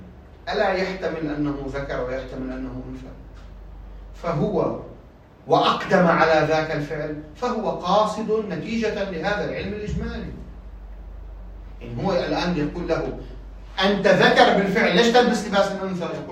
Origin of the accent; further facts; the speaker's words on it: Lebanon; عندنا مثلا في لبنان، عندنا في لبنان أصلا عادي جدا هذا